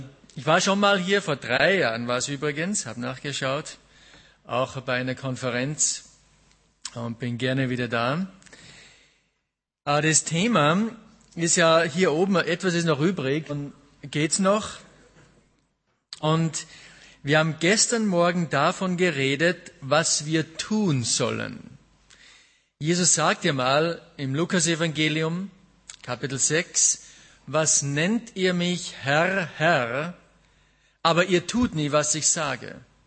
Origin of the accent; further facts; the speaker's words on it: Schladming, Styria, Austria; Ich bin aus Österreich, Schladming, ist in der Nähe von Salzburg.